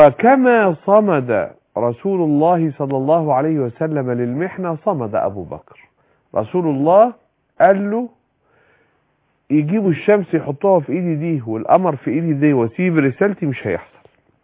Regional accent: Egypt

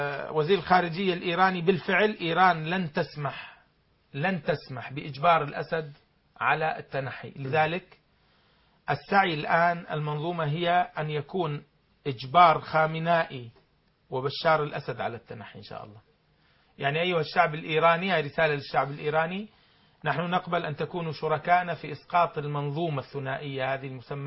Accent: Syria; أنا كحالة سورية

